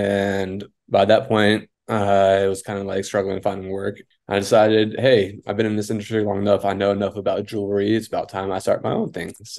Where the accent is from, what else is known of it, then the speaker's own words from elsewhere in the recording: Dallas, Texas, United States; I am from Dallas, Texas.